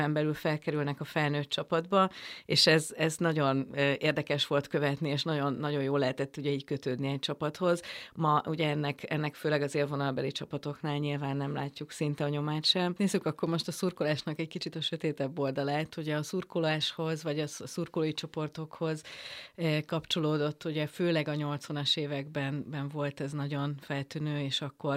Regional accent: Mezőkövesd, Borsod-Abaúj-Zemplén, Hungary; mert én vidéki vagyok, és vidéken, Mezőkövesden egyébként

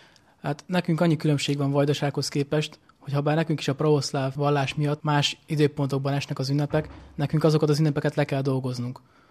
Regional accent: Zakarpattia Oblast, Ukraine; first language Hungarian; now in Hungary; Szerettem volna az anyanyelven tanulni, ezért gondoltam, hogy Magyarország az pont megfelel, mivel magyar anyanyelvű vagyok. Igazából Beregszászban is van egy magyar nyelvű főiskola, de ott nem volt számomra megfelelő szak.

